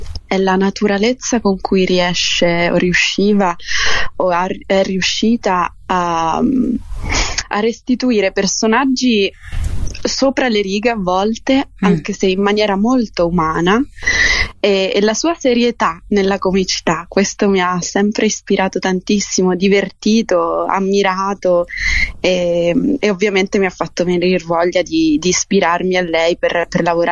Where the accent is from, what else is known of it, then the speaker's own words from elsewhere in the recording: Palermo, Sicily, Italy; Ho iniziato sì con il teatro sin da bambina, e a Palermo, perché sono siciliana, sono di Palermo